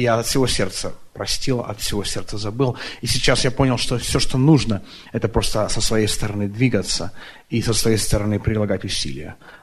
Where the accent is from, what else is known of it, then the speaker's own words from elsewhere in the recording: Tacoma, Washington, United States; Я из Такомы, Вашингтон.